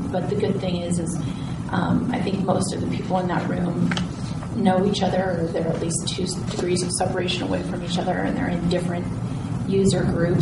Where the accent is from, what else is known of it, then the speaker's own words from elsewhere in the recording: Colorado, United States; And I grew up over in Moffat County, so have a great appreciation for these elk herds.